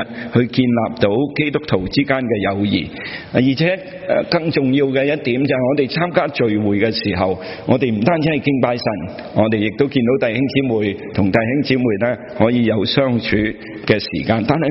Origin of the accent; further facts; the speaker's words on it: China; 我们中国人可能是不习惯